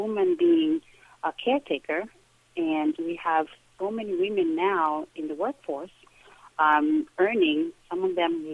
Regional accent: Singida, Singida Region, Tanzania; where I'm from Singida, Tanzania.

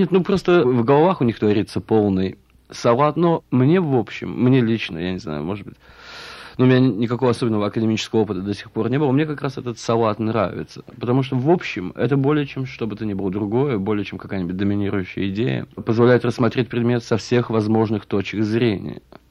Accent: Russia; ясно, что я из России

